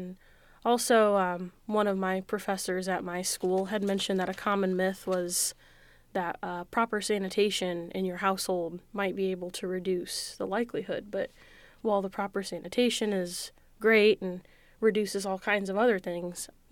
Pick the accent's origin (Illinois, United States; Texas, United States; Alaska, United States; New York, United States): Illinois, United States; I personally have not had any experience with measles, but I'm from Illinois